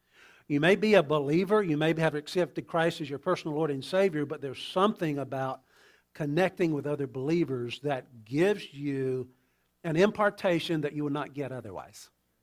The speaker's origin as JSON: {"language": "English", "region": "Mississippi", "country": "United States", "tie": "born or raised there", "said": "I grew up in Mississippi, and you talk about a religious culture. It's very religious"}